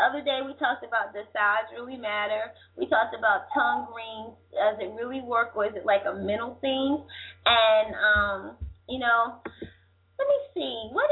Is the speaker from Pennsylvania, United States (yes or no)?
no; Greensboro, North Carolina, United States; There's a lot of things going on in my hometown this weekend. I'm in Greensboro, North Carolina.